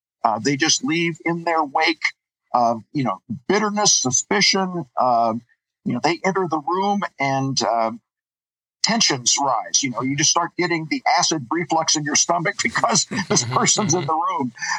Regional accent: Denver, Colorado, United States; also born or lived in St. Paul, Minnesota; now in Chicago, United States; I was raised in Denver, graduated high school, went to Bethel College in St. Paul, Minnesota. And then got a job in Chicago in publishing.

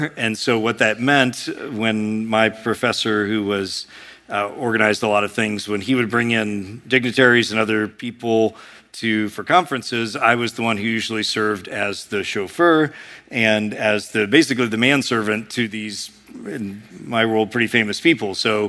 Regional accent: United States; But as an American, I tasted a little bit of what it would mean to be a servant to someone good.

